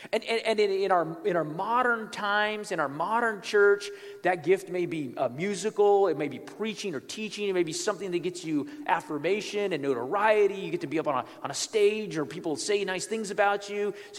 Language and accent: English; United States; I'm not a math major here, although I'm American, so I think I'm good at math.